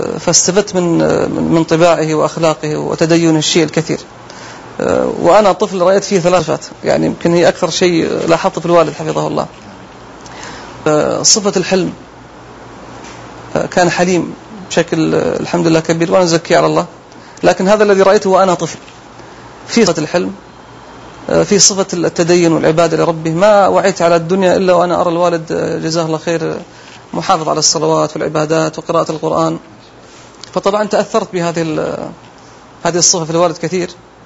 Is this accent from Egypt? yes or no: no; Dammam, Eastern Province, Saudi Arabia; also born or lived in Al-Ahsa; فدرست طبعا المراحل الثلاث في مدينة الدمام، الابتدائية والمتوسط والثانوي، ثم انتقلت إلى مدينة الأحساء ودرست فيها المرحلة الجامعية، وتخرجت في عام 1410 تخصص أصول دين